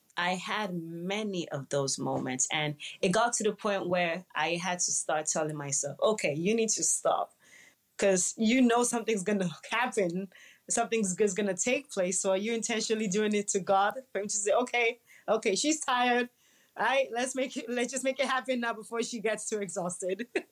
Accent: Nigeria; despite the fact that I'm Nigerian, I still had a lot to adjust culturally.

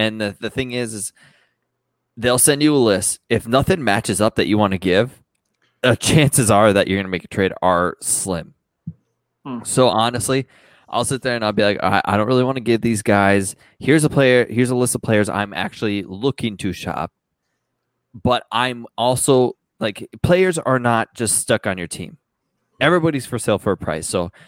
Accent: Minnesota, United States; And yes, I, as a Minnesotan, have said some bad things to people.

